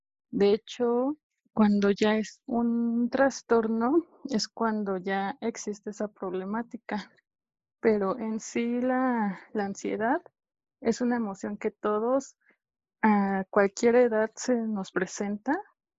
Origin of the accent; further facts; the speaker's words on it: State of Mexico, Mexico; Ok, yo soy del Estado de México.